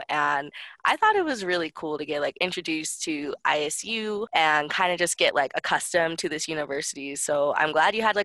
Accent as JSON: {"language": "English", "region": "Idaho", "country": "United States", "said": "Because I'm originally from Idaho, so I know that Idaho is not on the radar for anybody, even in the U.S., let alone outside the U.S."}